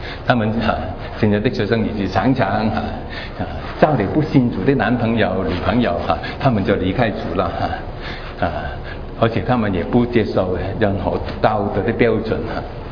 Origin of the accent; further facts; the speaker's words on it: Hong Kong; now in United States; 因为我不是从台湾来的，其实我是从香港来的，